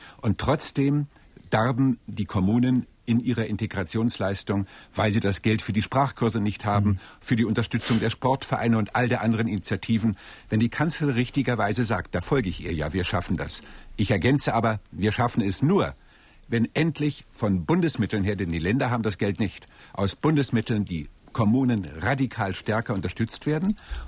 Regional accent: Hanover, Lower Saxony, Germany; bei uns in Hannover

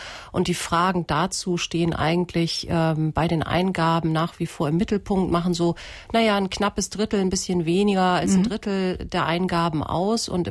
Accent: Kiel, Schleswig-Holstein, Germany; Ich bin in Kiel geboren und aufgewachsen. Ich bin Tochter eines ägyptischen Vaters, der hier nach Kiel gekommen ist zum Studium

